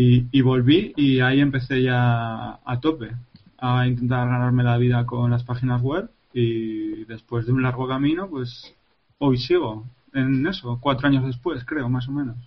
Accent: Tudela, Navarre, Spain; Yo, como he dicho antes, soy de Navarra y estaba trabajando en Zaragoza.

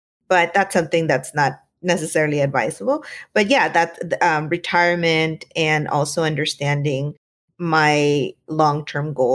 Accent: California, United States; moved away as an adult; now in Bay Area, United States; So I mentioned that I grew up in Southern California, and eventually after college and after having my first job, I fell deeply in love with my then fiance and now husband. And I moved up to the Bay Area

